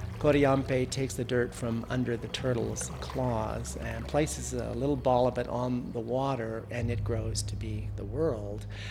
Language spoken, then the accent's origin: English; California, United States; now in Santa Fe, United States; I'm living here in Santa Fe, New Mexico, originally from California, and I am Maidu Indian from North Central California.